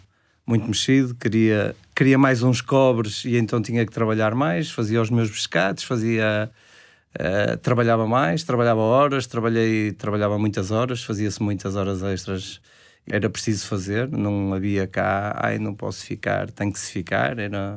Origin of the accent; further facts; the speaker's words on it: Espinho, Aveiro, Portugal; sou de Espinho, tenho 51 anos